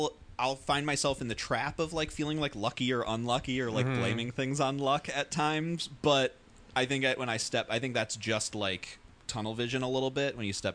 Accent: Michigan, United States; Michigan.

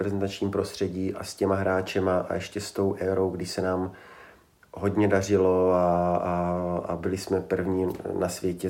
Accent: Olomouc, Olomouc Region, Czechia; myslím si, že je z Olomouce, já jsem byl z Olomouce

